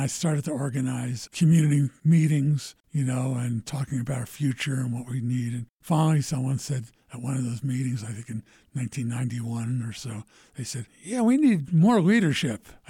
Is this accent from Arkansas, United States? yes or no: no; Philadelphia, Pennsylvania, United States; I grew up in Philadelphia around Quakers.